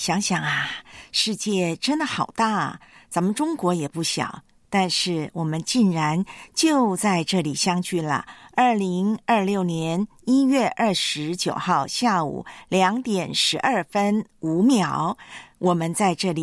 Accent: Taiwan; 因为我是在台湾长大的嘛。

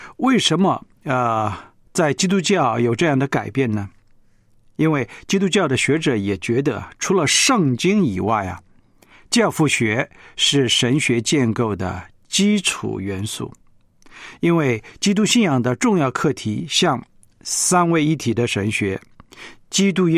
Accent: China; 那么作为我们中国人呢，跟俄罗斯又这么接近呢

